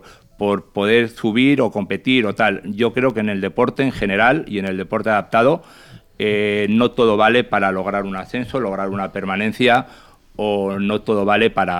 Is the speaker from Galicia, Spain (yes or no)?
no; Vitoria, Basque Country, Spain; now in Valencia, Spain; yo soy de Vitoria, vivo en Valencia hace 10 años